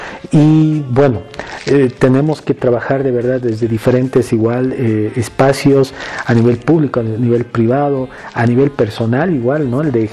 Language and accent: Spanish; Bolivia; en temas de los incendios que hemos tenido el año pasado